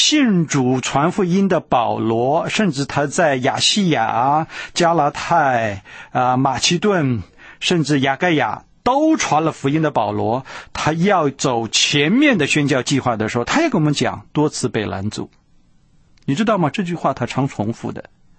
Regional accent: China; 其实在传统的教会里面，我们中国人所讲的就是意象。

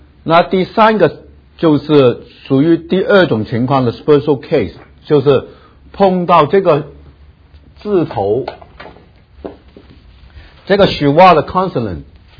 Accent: China; 所以我们中国人学希伯来文是很容易啊

